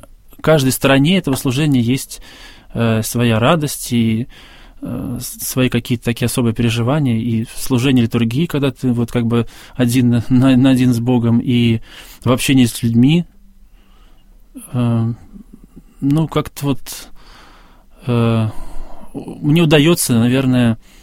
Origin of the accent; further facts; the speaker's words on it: Zarechye, Moscow Oblast, Russia; я 2,5 года, почти 3 года был певчим в домовом храме поселка Заречье, где вот я родился и вырос в Одинцовском районе.